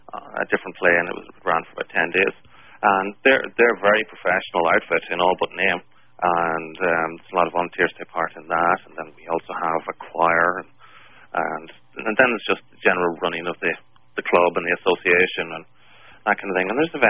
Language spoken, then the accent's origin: English; Ireland; now in Winnipeg, Canada; I'm only here in Winnipeg 2 years. I moved here 2 years ago from Ireland.